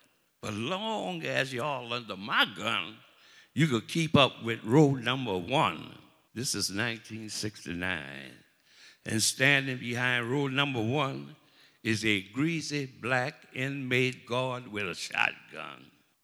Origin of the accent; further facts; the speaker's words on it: Vashon, Louisiana, United States; because I'm from Vashon, Louisiana, and I come from peace work on plantations.